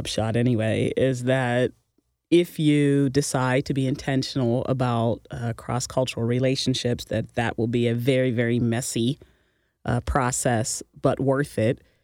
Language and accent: English; Pittsburgh, Pennsylvania, United States; So, I mean, I'm from Pittsburgh. My career was there majority of my career was there.